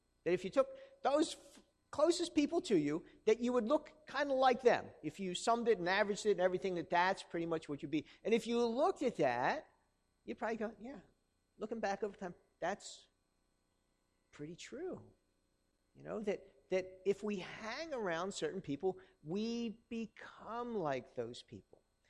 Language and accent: English; Northeast, United States; I'm from the Northeast, all right?